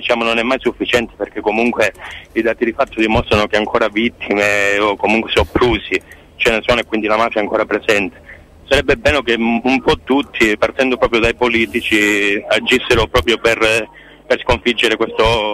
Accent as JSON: {"language": "Italian", "region": "Calabria", "country": "Italy", "said": "No, non sono di Polistena, della provincia di Vibo"}